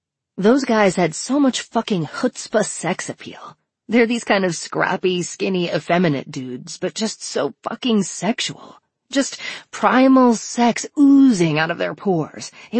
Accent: New Jersey, United States; I grew up in Jersey, and in ninth grade I met Tina.

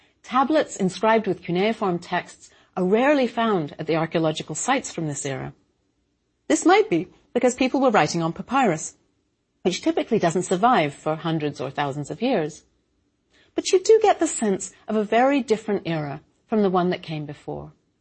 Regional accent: England, United Kingdom; As a child growing up in England, one of the most exciting things I can remember was going to London for the day.

